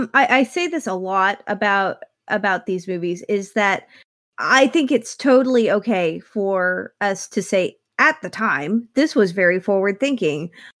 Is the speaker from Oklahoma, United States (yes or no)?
yes; Ponca City, Oklahoma, United States; So I grew up in Ponca City, which is a city that no one knows of, and it's not a real city, but it's a fairly large community in Oklahoma, for Oklahoma.